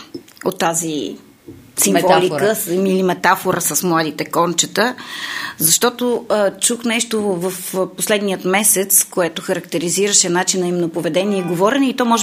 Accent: Vidin, Vidin Province, Bulgaria; Нали съм от Видин и Северозапада

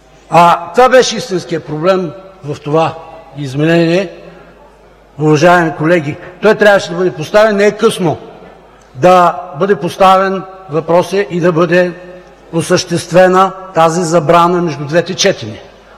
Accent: Plovdiv, Plovdiv Province, Bulgaria; В моя роден град Пловдив съм много горд

